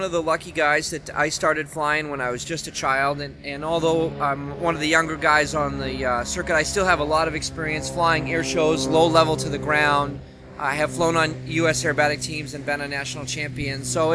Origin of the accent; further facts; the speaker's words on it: United States; we're here in the United States in the San Diego race, so I'm in my home country